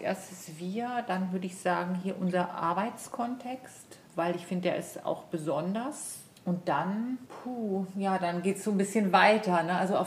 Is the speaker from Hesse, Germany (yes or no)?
yes; Hesse, Germany; now in Hamburg, Germany; wenn ich an Heimat denke, dann ist es eigentlich immer noch Hessen, würde ich sagen. Also diese Verbindung, die ist total tief da.